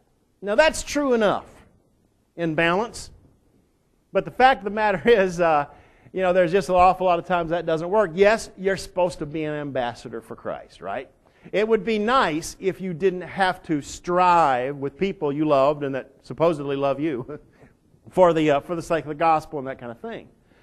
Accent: Texas, United States

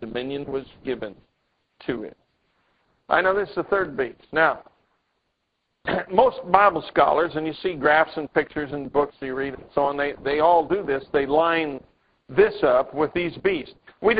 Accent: Pueblo, Colorado, United States; that ship was named after my hometown, the Pueblo.

